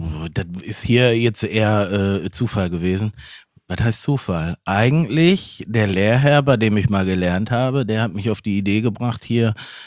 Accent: Welheim, North Rhine-Westphalia, Germany; Nee, ich komme voll aus Wellheim.

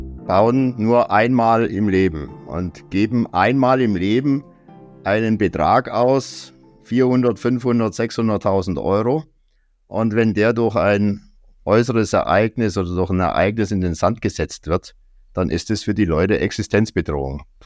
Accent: Stuttgart, Baden-Württemberg, Germany; now in Berlin, Germany; obwohl ich jetzt in Berlin wohne, bin ich ja ursprünglich aus Stuttgart

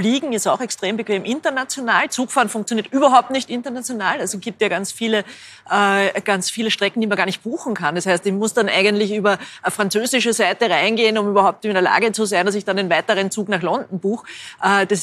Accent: Linz, Upper Austria, Austria; ich bin selber aus Linz und in Linz ist der öffentliche Verkehr ein absoluter Horror.

